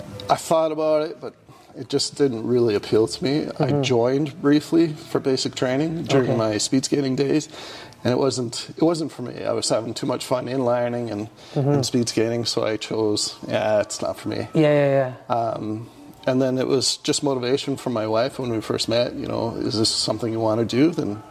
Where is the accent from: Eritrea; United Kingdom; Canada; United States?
Canada; Calgary, Alberta; So for me, I grew up in Calgary in Parkdale and right at the Foothills Hospital.